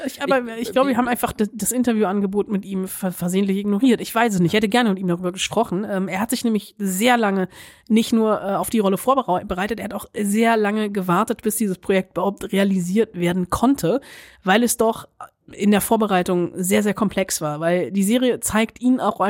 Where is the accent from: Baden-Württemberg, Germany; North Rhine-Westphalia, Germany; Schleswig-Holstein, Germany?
North Rhine-Westphalia, Germany; Bonn; Ich komme aus Bonn, ich kenne Teile also die Schauplätze etc.